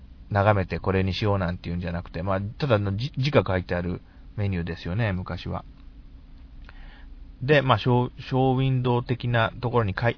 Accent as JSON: {"language": "Japanese", "town": "Nagaoka", "region": "Niigata", "country": "Japan", "tie": "born or raised there", "said": "場所は私の地元の新潟県長岡市のあるレストラン"}